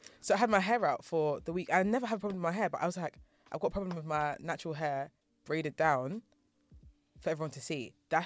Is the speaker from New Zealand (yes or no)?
no; Nigeria; I think my affinity being Nigerian, I go extra hard to make sure I remember that I'm a Nigerian.